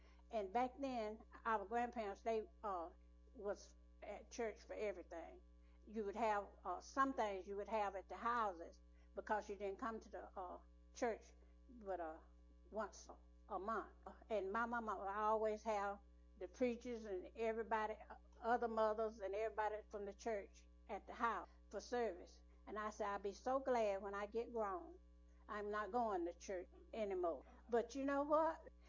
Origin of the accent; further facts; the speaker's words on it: Powder Springs, Georgia, United States; born there; I was born in Powder Springs, about a mile from here, across the railroad track. I was born April 19, 1935. I'm 86 years old now.